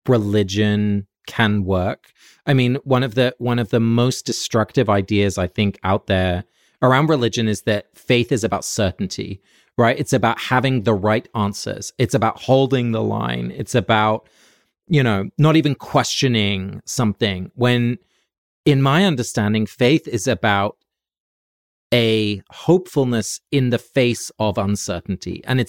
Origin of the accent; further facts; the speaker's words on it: England, United Kingdom; I grew up in England, so there's always going to be a little Anglican kind of Church of England vibe, especially the choral music.